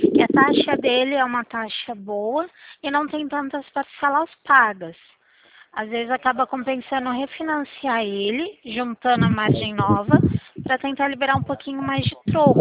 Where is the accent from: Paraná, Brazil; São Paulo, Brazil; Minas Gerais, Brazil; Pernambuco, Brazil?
São Paulo, Brazil; Limeira; Só que eu sou daqui da de Limeira.